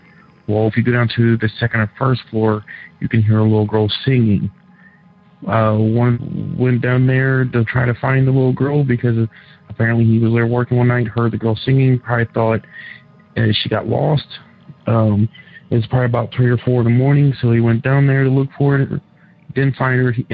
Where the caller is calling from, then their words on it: Cincinnati, Ohio, United States; How you guys doing? I'm calling from Cincinnati, Ohio.